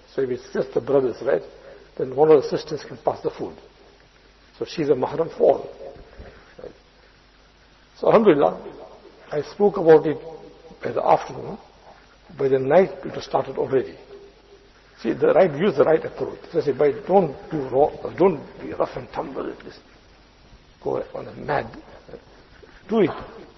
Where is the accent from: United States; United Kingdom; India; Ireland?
India; When I came from India, 79 Sutta, right?